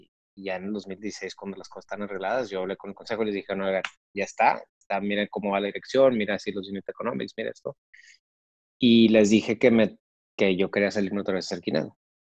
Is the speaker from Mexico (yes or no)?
yes; Mexico; yo crecí en una escuela legionaria y crecí en México